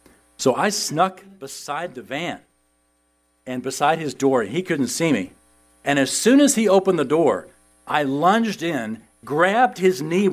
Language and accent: English; San Antonio, Texas, United States; Well, I grew up in San Antonio